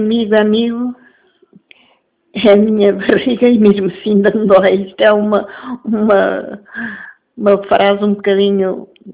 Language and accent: Portuguese; Angola; now in Portugal; Eu vim de Angola para passear.